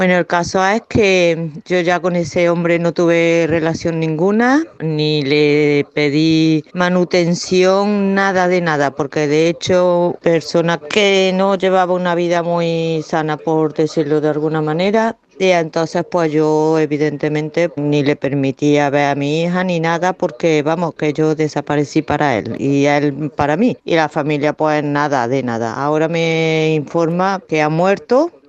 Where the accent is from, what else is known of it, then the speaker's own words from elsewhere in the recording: Córdoba, Andalusia, Spain; de Córdoba.